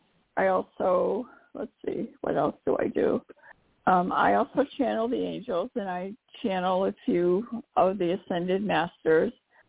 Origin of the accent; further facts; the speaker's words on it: Massachusetts, United States; I'm from Massachusetts